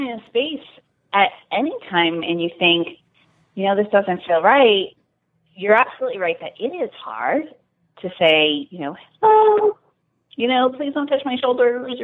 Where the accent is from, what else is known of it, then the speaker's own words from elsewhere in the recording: Deep South, United States; I grew up in the Deep South, and I've heard a lot of backlash over here